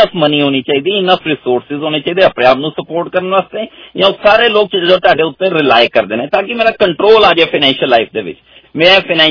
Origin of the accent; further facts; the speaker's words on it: Punjab, India; ਮੈਂ ਇੰਡੀਅਨ ਹੈਗਾ ਮੈਂ ਪੰਜਾਬੀ ਹੈਗਾ ਮੈਂ ਸਿੱਖ ਹੈਗਾ